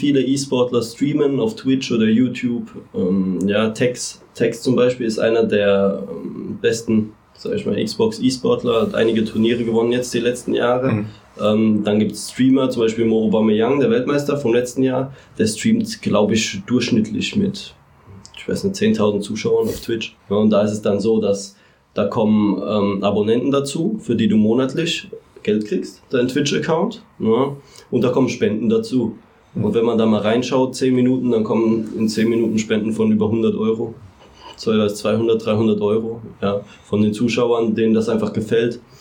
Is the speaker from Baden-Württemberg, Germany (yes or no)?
yes; Mannheim, Baden-Württemberg, Germany; ich bin Mannheimer